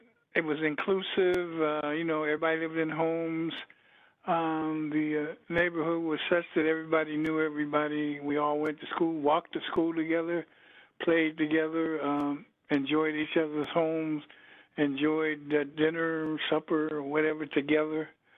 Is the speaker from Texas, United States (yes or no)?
no; Youngstown, Ohio, United States; I'm from Youngstown, Ohio. I lived on the south side on, in fact, my address was 437 West Myrtle Avenue.